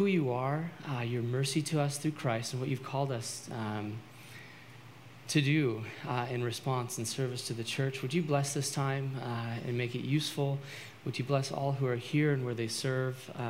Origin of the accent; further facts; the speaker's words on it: West Coast, United States; now in Florida, United States; I'm from the West Coast, played